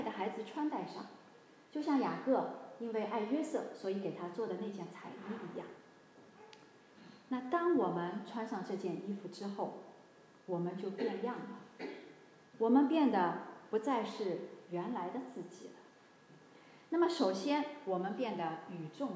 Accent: Shanghai, China; 我们上海人说横竖横的

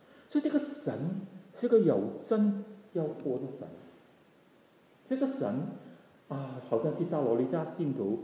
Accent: Hong Kong; 那个时候在香港长大的人很骄傲，看不起人，容易发脾气

